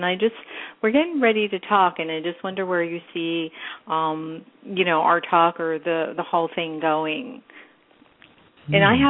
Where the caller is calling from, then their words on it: California, United States; I'm calling from California.